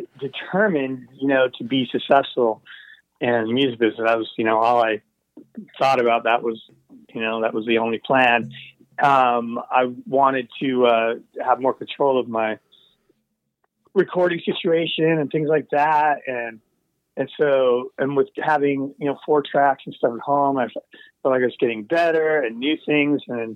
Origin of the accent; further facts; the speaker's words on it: New York City, New York, United States; moved away; also born or lived in Seattle; My family was we're from Brooklyn, New York originally, but my father got work in the Seattle area, so we were like a suburb of Seattle.